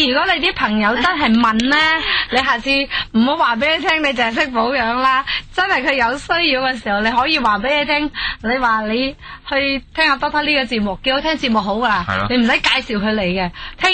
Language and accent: Cantonese; China; 佢嗰种皮肤咧，就系我哋中国人男女都好羡慕嗰种白里透红